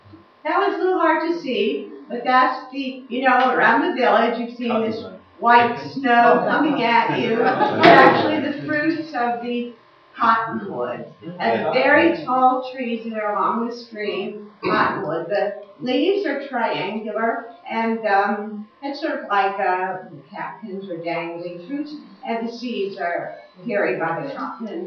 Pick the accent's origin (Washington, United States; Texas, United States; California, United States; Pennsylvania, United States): California, United States; we have relative of this back home. I'm from California.